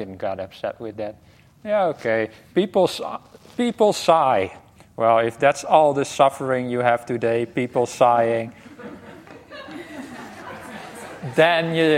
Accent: Rotterdam, South Holland, Netherlands; I'm from Rotterdam.

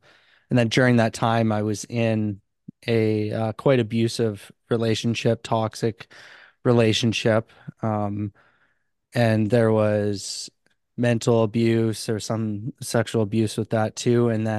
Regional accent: Alberta, Canada; now in Toronto, Canada; So I was born and raised in Alberta, Canada. And I grew up in a small town, a farming community. And now I'm actually living in Toronto.

